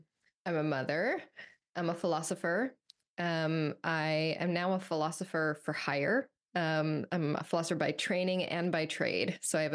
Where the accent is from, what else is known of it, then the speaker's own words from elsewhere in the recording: Midwest, United States; also born or lived in East Coast / Pacific Northwest; I'm from the Midwest. I've lived all over. I lived on the East Coast for about 10 years. I've lived here in the Pacific Northwest for eight years now.